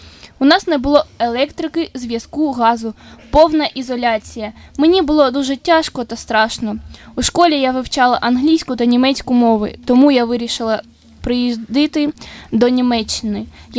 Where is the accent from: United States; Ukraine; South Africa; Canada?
Ukraine; Kharkiv, Kharkiv Oblast; English is a second language; I'm from Kharkiv, Ukraine. I live in the village of Lipsy